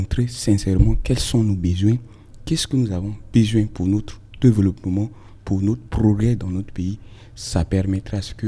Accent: Central African Republic; Je suis jeune, je suis centrafricain, je suis né là, j'ai grandi ici.

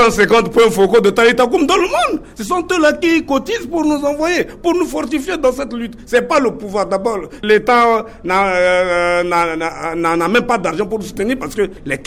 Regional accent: Central African Republic; Je suis un centrafricain. Lambda. Je suis l'ambassadeur de Talitakoum ici en Centrafrique.

